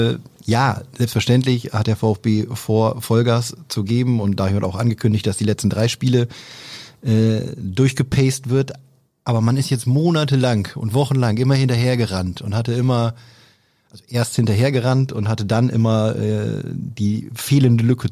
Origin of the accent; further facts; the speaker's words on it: Friedrichsfehn, Lower Saxony, Germany; also born or lived in Oldenburg; Ich bin in Oldenburg geboren, aber aufgewachsen in Friedrichsfehn. Direkt neben Jeddelow 2.